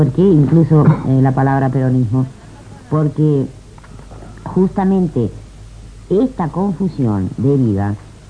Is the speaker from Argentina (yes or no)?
yes; Argentina; Pero como ciudadano argentino.